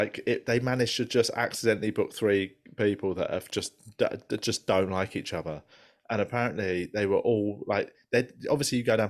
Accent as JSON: {"language": "English", "region": "London", "country": "United Kingdom", "said": "So, I don't know if you know, but we're from London."}